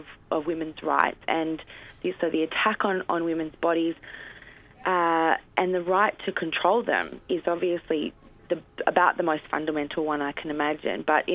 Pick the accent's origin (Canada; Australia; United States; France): Australia; Queensland; Certainly in Queensland, my home state, it's still part of the criminal code to seek a termination